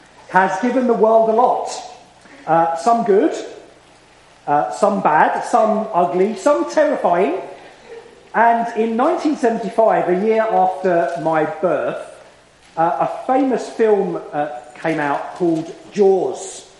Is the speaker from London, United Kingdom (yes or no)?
no; Southend-on-Sea, East of England, United Kingdom; born there; Now, I was born, as you can tell from my accent, on the south coast of England, Southend-on-Sea.